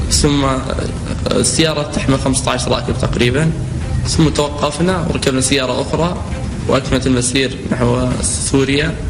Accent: Saudi Arabia; من السعودية، ووالدي يشتغل في التجارة

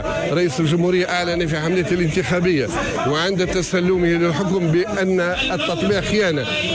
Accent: Tunisia; كتونسيين دولة وشعبا

